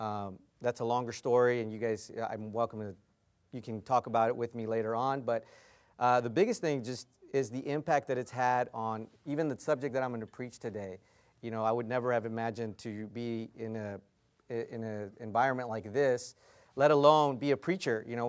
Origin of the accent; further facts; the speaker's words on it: Texas, United States; You know, I come from Texas, but, I definitely did not think it was going to be this hot.